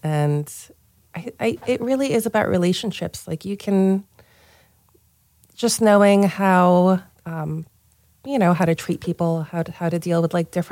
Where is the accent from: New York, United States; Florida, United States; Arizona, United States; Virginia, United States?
New York, United States; Queens; And that's where we grew up. We're originally from Queens, New York.